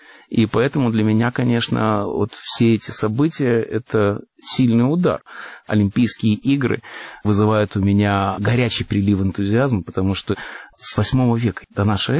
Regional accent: Russia; accent: Russian; moved away as an adult; now in Canada; в разгар холодной войны, когда советские войска вступили в Афганистан, я приехал в Канаду. И в Монреале все слышали, конечно, мой русский акцент

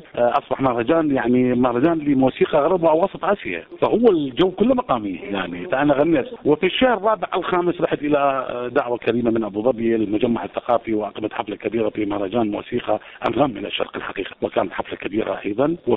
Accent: Iraq; احنا كعراقيين

